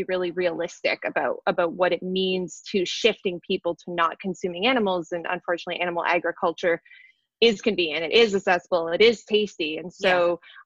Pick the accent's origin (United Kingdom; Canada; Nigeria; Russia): Canada; now in United States; I'm originally from Canada. So hello to my fellow Canadians. I know that there's at least a few of you out there. I've been in the U.S. for almost a decade now, for 9 years or so, and I have this very interesting kind of background.